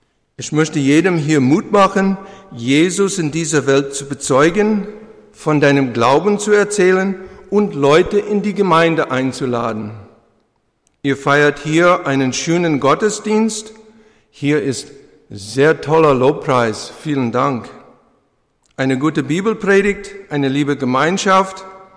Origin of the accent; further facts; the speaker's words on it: Canada; Aber er fragt mich immer wieder nach Kanada, wo ich herkomme.